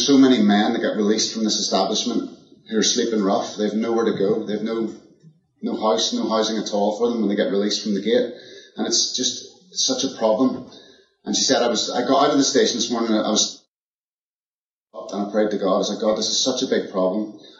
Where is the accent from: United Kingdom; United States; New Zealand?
United Kingdom; Belfast, Northern Ireland; moved away as an adult; now in London, United Kingdom; I'm from Belfast in Northern Ireland, moved to London in 2010 to start working for London City Mission.